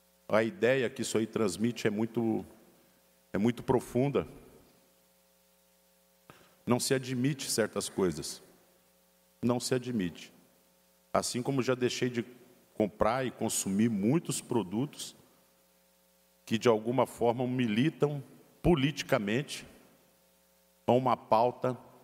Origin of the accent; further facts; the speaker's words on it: Santa Catarina, Brazil; Como catarinense, a gente não pode admitir isso.